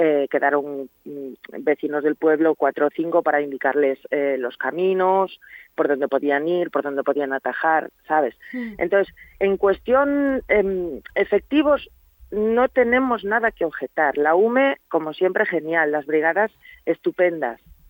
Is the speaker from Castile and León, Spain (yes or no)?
yes; Lleres, Castile and León, Spain; Yo paso los veranos en Lleres, donde se originó el incendio del día 9. El día 8 empezó en Llamas de Cabrera y el día 9 empezó en Lleres, en mi pueblo.